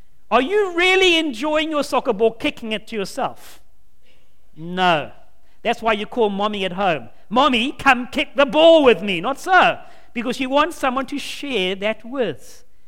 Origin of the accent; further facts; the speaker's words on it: Scotland, United Kingdom; I am a Scotsman.